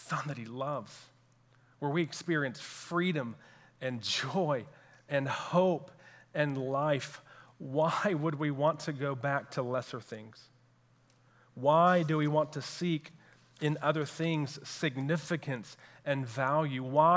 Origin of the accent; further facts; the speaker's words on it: Texas, United States; now in Louisville, United States; moved to Kentucky to go to seminary to prepare for ministry. And one of the first things that I did, as any Texan would do, was to scope out what the best Mexican restaurant was.